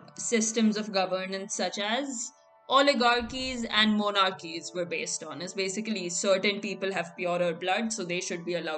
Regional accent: India; if the accents weren't obvious enough, I grew up in India.

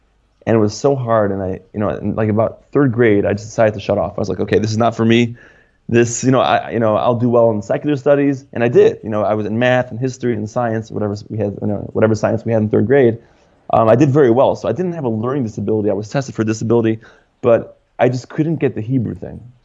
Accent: Detroit, Michigan, United States; So I'll tell you, I'm 32 years old, and I grew up in Detroit, Michigan, in the USA.

